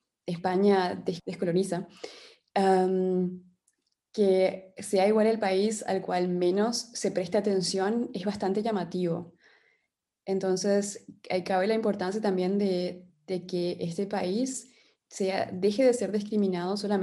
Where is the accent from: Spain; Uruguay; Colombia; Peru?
Uruguay; also born or lived in Paraguay; now in Germany; como ya lo acabas de decir tú, y soy sudamericana, es decir, que nací en Paraguay y después me mudé con mi familia a Uruguay, pero ya hace 10 años que vivo acá en Alemania